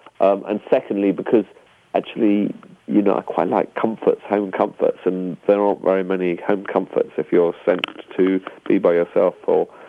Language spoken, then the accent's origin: English; United Kingdom; we're both British